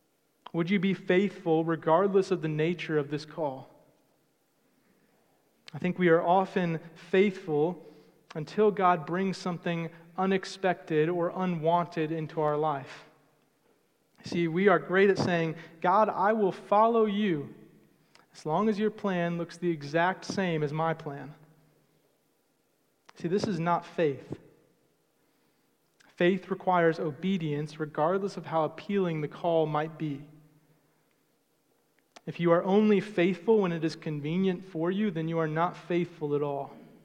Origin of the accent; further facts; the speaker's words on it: Florida, United States; We could enjoy the nice sunshine in the summer because we're from Florida.